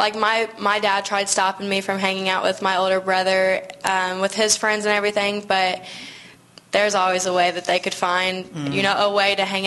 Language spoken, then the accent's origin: English; Evansville, Indiana, United States; born there; I was born in Evansville, Indiana.